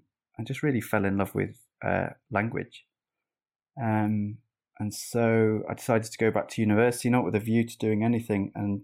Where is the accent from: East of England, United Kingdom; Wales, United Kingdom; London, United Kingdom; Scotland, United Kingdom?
Wales, United Kingdom; I grew up in North Wales and went to a school there